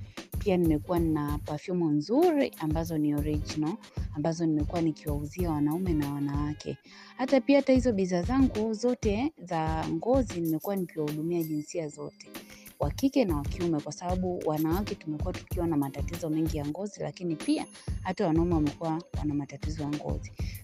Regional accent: Morogoro, Tanzania; Natoka mkoa wa Morogoro

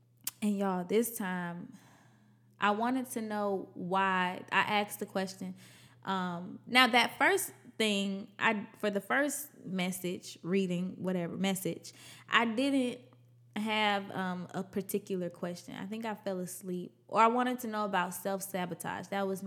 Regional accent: Atlanta, Georgia, United States; I was standing outside of the house that I grew up in Atlanta.

